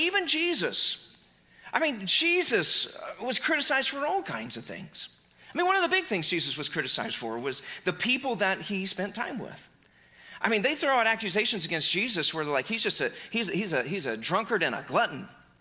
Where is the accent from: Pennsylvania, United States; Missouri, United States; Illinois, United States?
Missouri, United States; now in Atlanta, United States; You know, so originally we're from Southwest Missouri